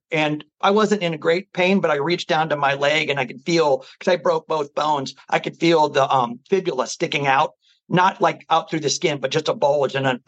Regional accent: St. Louis, Missouri, United States; Yes, sir. Yeah, born and raised in St. Louis.

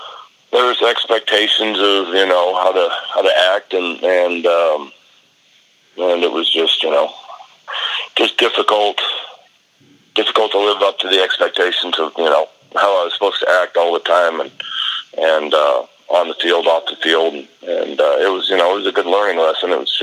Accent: Omaha, Nebraska, United States; Yes, I was born in Scribner, Nebraska, and went to high school in Omaha.

